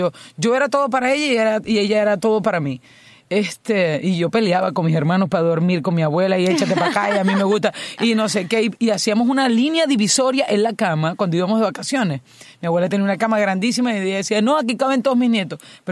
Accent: Venezuela; en mi país Venezuela también

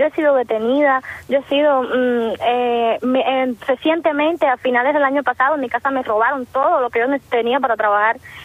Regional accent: Cuba; yo soy de origen campesino, soy del campo, y ver la gente pobre, porque aquí en el campo no se vive igual que podría ser, por ejemplo, en el medio de La Habana.

